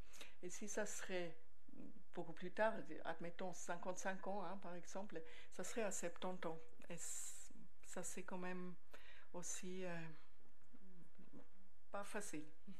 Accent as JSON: {"language": "French", "country": "Switzerland", "said": "mais ici en Suisse, c'est vraiment la femme"}